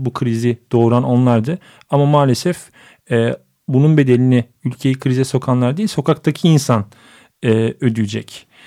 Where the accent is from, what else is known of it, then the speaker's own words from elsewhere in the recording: Sivas, Turkey; Benim memleketim Sivas, Gürün değil